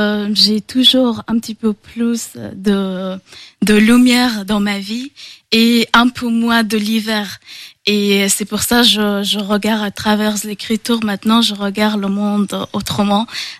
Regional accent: Afghanistan; moved away as an adult; now in Angers, France; je viens d'Afghanistan en 2022 et je fais les études de médecine aujourd'hui à Angers.

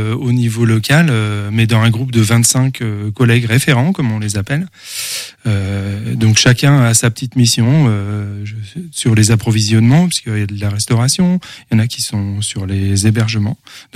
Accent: Pays de la Loire, France; born there; je suis angevin, enfin je suis né en Anjou, et donc je pratique le voyage à vélo dès que je peux.

